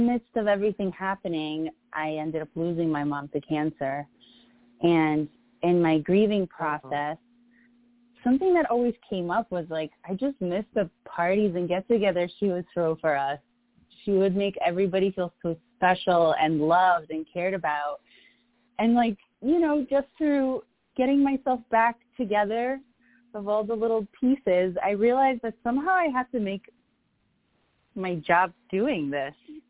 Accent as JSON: {"language": "English", "country": "Poland", "said": "I'm originally from Poland."}